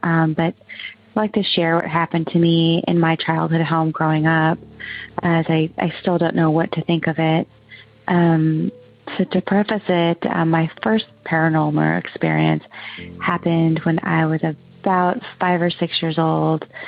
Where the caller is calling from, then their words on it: Oregon, United States; I'm calling from Oregon.